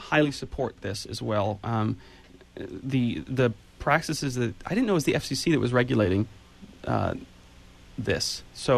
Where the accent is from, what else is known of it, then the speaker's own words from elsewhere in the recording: Ben Lomond, California, United States; From my hometown of Ben Lomond, actually.